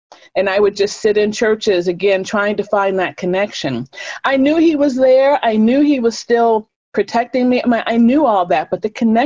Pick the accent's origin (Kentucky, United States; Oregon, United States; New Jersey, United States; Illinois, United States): Illinois, United States; Chicago; I did grow up in a Christian home. I was raised Catholic in Chicago.